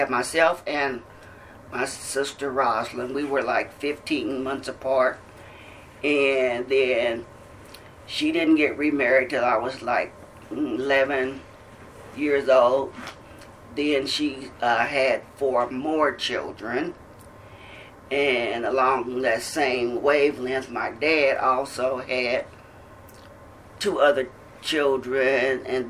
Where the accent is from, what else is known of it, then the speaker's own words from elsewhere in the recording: Kansas City, Missouri, United States; I was born on September the 7th, 1955, in Kansas City, Missouri.